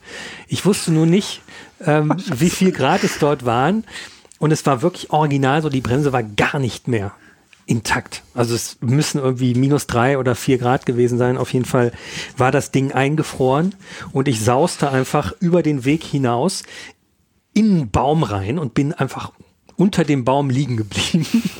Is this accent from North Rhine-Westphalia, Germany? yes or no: yes; North Rhine-Westphalia, Germany; ich komme aus dem Ruhrgebiet ursprünglich